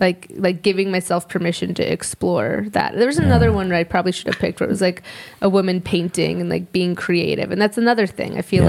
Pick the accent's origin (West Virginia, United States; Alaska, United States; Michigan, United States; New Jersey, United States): Alaska, United States; born there; I was born in Alaska, yes, but it's just not wasn't my path.